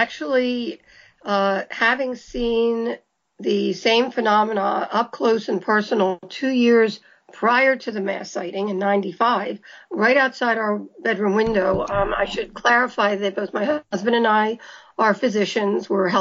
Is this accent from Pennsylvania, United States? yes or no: yes; Philadelphia, Pennsylvania, United States; We're both from Philadelphia, Pennsylvania.